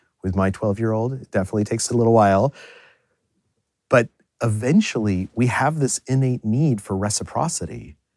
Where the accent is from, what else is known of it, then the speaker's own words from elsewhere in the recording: United States; Like, as an American, particularly what's going on in America right now